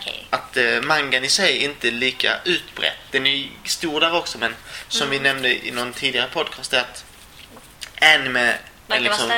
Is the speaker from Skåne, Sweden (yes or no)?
yes; Kristianstad, Skåne, Sweden; now in Stockholm, Sweden; så kommer jag inte från Stockholm. Jag kommer från en liten stad, Kristianstad, nere i Skåne.